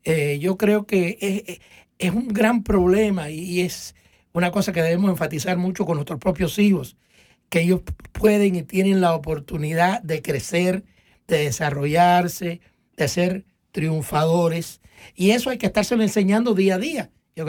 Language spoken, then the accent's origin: Spanish; Fomento, Sancti Spíritus, Cuba; que era de mi pueblo de Fomento, del cual estoy orgullosísimo